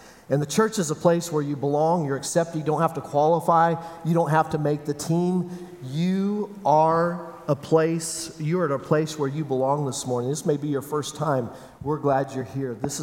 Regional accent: Kansas, United States; also born or lived in California; Heather and I grew up in Kansas. We'd lived in California for 15 years. But we'd grown up here.

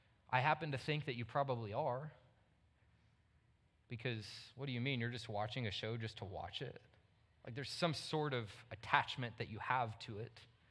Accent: Texas, United States; But I'm from Texas, though

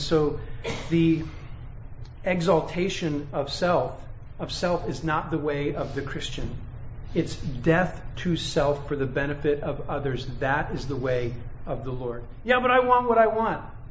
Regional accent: California, United States; And then me and my dad and brothers, because we grew up in California

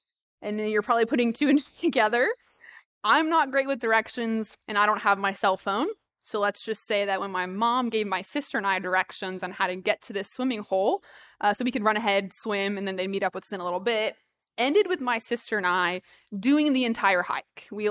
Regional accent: Massachusetts, United States; born there; now in Rhode Island, United States; I was born in Massachusetts, and so I feel like we can relate on that level.

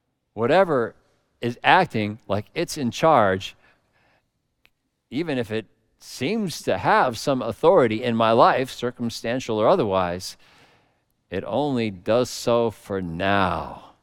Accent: Connecticut, United States; I grew up in Connecticut where people had everything.

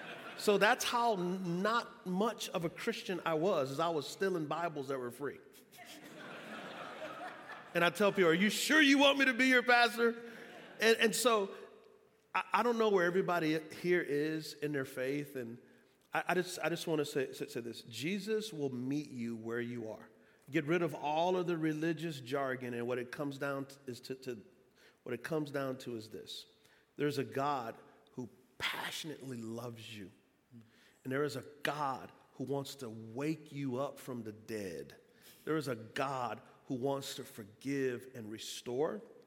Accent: San Antonio, Texas, United States; Well, so I grew up in San Antonio, Texas. I grew up on what's called a West Side, and a lot of it's been gentrified now.

